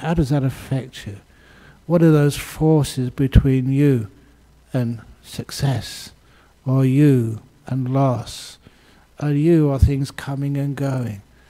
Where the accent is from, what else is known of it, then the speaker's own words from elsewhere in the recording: London, United Kingdom; I grew up in London.